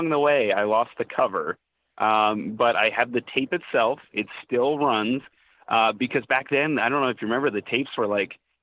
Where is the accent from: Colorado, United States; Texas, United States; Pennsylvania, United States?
Pennsylvania, United States; Allentown; And I'm from Allentown, Pennsylvania, and up in Allentown, we have the great Hess's